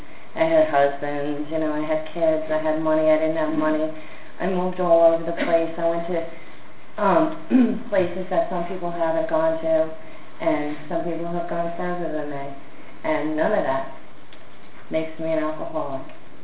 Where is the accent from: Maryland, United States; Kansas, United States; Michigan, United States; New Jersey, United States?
New Jersey, United States; born there; And I was born in New Jersey. And we have a Jersey crew here.